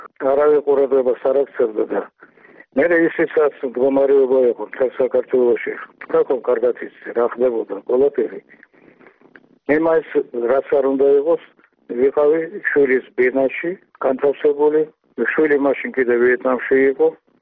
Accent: Tbilisi, Georgia; born there; მაგრამ მე ხომ თბილისში დავიბადე კაცო.

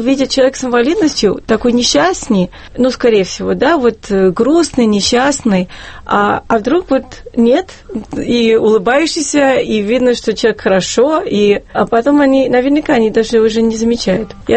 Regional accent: United States; Конечно, я жила. Я выросла в Америке.

